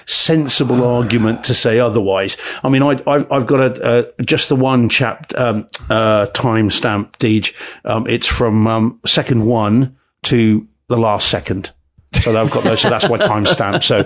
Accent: United Kingdom; I'm British. I don't know guns.

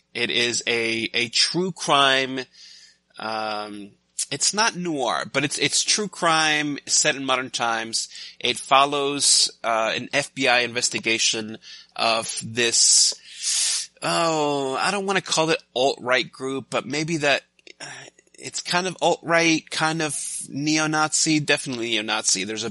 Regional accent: New York City, New York, United States; I grew up in New York, in the Bronx, and I remember, like, getting made fun of, or, like, kids trying to pick on me.

